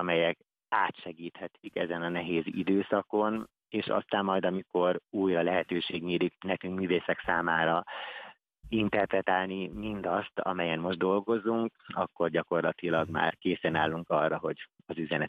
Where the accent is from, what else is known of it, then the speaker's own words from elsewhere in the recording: Pilisszentkereszt, Pest, Hungary; Én Piriszentkeresztről származom, azért is forgatom most itt Dobogókőn.